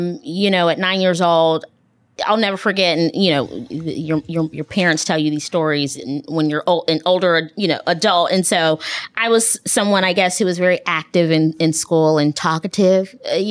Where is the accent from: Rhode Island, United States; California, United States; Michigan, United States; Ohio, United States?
Ohio, United States; Cincinnati; truly important to a Black girl growing up in Cincinnati and now understanding what investments mean with nonprofit organizations that are doing good things in the city. And so, again, just having my roots here, I'm like, I live, breathe Cincinnati.